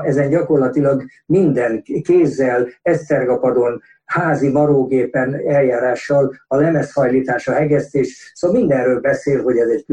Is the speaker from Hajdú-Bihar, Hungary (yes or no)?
yes; Debrecen, Hajdú-Bihar, Hungary; born there; én Debrecenben születtem, ott végeztem a gépipari technikumot 1960 nyarán